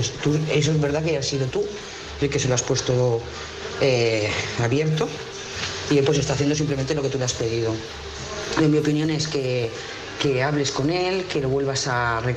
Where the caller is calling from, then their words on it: Lloret de Mar, Catalonia, Spain; de Lloret de Mar.